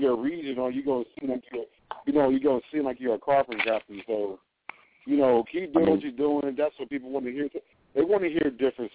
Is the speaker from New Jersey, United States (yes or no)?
yes; New Jersey, United States; now in Texas, United States; I mean, heck, I spent most of my life in Texas, but I'm originally from Jersey, and I can say, one thing I can say is my Jersey people respect me